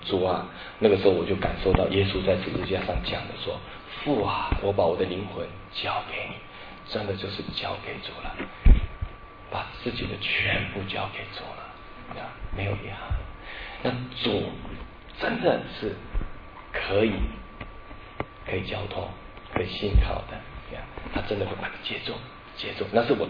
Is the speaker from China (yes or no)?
no; United States; 我说：“什么叫走后门啊？我们从美国来的，不晓得什么叫走后门。”